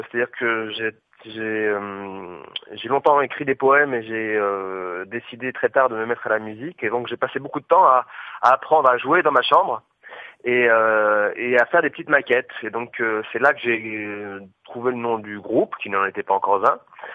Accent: Nouvelle-Aquitaine, France; also born or lived in Barcelona; En fait, je suis Pays Basque, mais je suis du Pays Basque

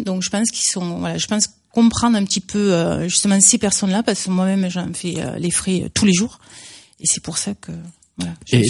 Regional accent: Millau, Occitanie, France; moi, à l'origine, je suis de Millau, dans l'Aveyron. Donc je suis venue sur Montauban

